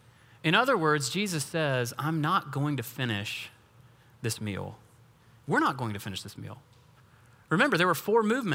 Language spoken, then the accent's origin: English; Weaverville, North Carolina, United States; Our family went to Weaverville, my hometown, for a few days at the end of this week